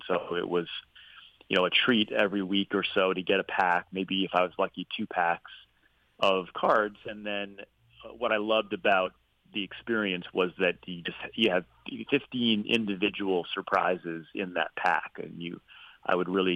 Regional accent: Rhode Island, United States; Well, growing up in Rhode Island, at a very young age, my dad introduced me to the game

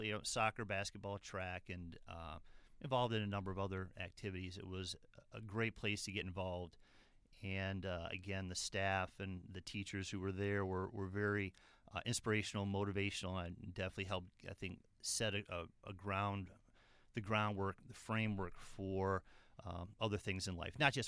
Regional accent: Kenosha, Wisconsin, United States; I guess I'm a Southsider, is what people tell me now. Growing up, I just knew I was from Kenosha.

